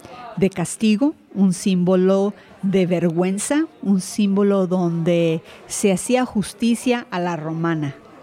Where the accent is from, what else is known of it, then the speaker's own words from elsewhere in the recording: Mexico; en la historia de México, que es mi país de origen